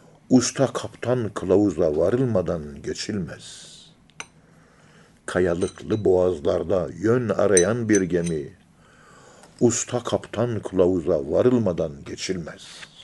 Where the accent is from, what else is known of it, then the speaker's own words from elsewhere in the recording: Ankara, Turkey; Ankara'nın yerlisiyim. Şehirden hiç çıkmamışım.